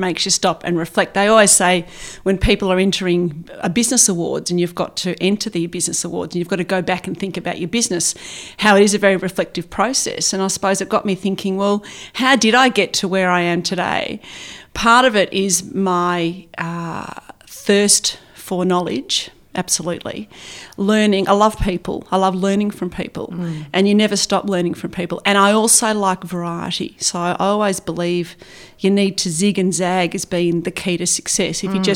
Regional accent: East Burwood, Victoria, Australia; also born or lived in Donvale; I grew up in East Burwood where we first lived and then moved to Donvale. So we're on a couple of acres in Donvale

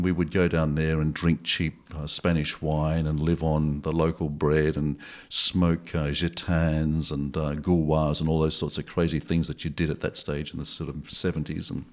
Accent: Australia; I didn't realise that until I came back to Australia, because I'm always harbouring this notion that I'm an Aussie.

